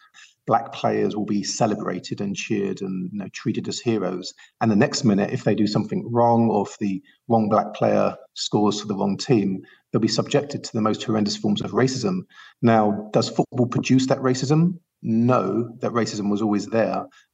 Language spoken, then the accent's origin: English; United Kingdom; now in Los Angeles, United States; I've been in America now for 18 years, and as the listeners may have guessed from my accent, I'm not local to Los Angeles. I'm from the UK